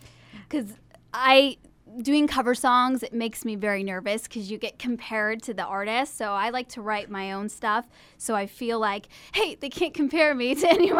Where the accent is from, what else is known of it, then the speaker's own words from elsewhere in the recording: California, United States; growing up in California and not being in Missouri, that's an advantage in itself